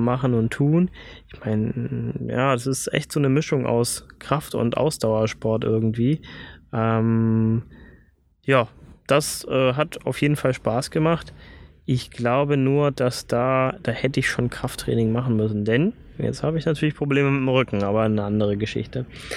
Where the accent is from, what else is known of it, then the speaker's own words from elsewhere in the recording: Berlin, Germany; also born or lived in Herrenberg; Und dann sind wir aus Süddeutschland weggezogen, also aus Herrenberg, da bin ich übrigens geboren, weggezogen nach Berlin, nach Spandau.